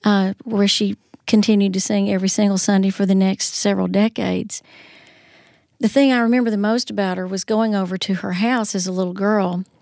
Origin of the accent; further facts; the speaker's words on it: Pine Bluff, Arkansas, United States; The Anna in my life was a lady that was our neighbor when I was a little girl growing up in Pine Bluff, Arkansas.